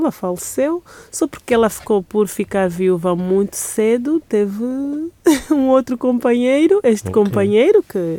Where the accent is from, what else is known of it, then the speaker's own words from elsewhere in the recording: Lubango, Huíla, Angola; also born or lived in Huambo; Mas cresci na cidade de Lubango, na província da Huila.